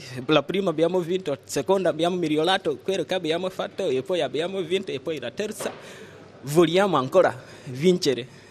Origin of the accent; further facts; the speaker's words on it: Uganda; Italian is a second language; now in Italy; vengo dalla Uganda.